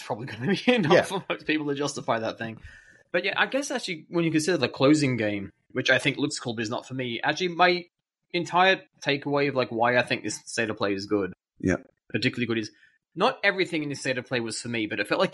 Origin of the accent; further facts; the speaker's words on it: Blue Mountains, New South Wales, Australia; I grew up in the Blue Mountains, like at the roller skating rink in fucking